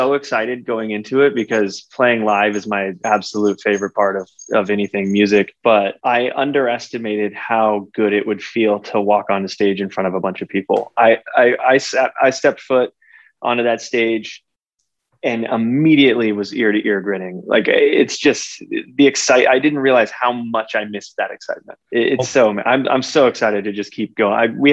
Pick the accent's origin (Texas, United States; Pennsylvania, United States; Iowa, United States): Texas, United States; So I grew up in Texas. That's the cowboy.